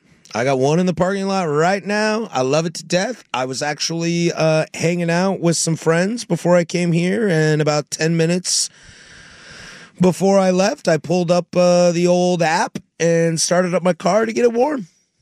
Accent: Orchards, Washington, United States; Nah, man, I'm from Orchards.

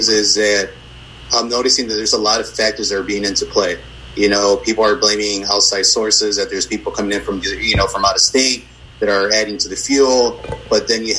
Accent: Chicago, Illinois, United States; You know, I'm from Brighton Park, which is kind of a sleepy yet violent neighborhood. It's very different compared to, you know, Pilsen, Back of the Yards and other places.

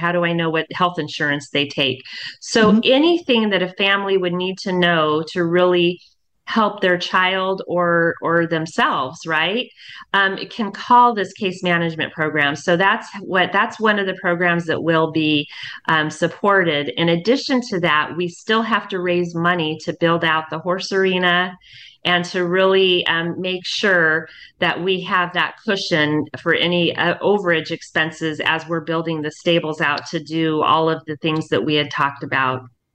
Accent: West Coast, United States; I'm from the West Coast and I never even heard of that rule until my roommate, I went to UNLV for hospitality, when my roommate, who was from Ohio, told me that.

